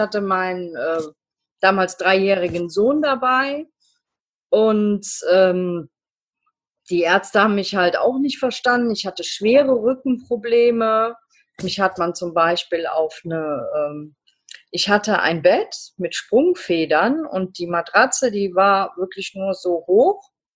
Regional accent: North Rhine-Westphalia, Germany; ich bin 47 Jahre alt und komme aus der Nähe von Bonn, aus dem schönen Rheinland.

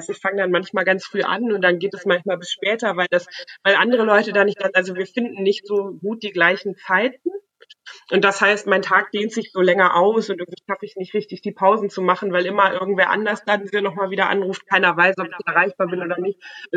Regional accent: North Rhine-Westphalia, Germany; born there; also born or lived in Bonn; Also ich bin am Rhein geboren, mit Blick auf den Rhein fast.

